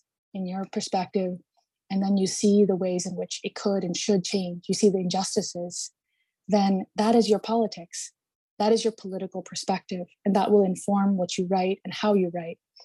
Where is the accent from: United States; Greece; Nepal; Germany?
Nepal; growing up in Nepal, I had a lot of books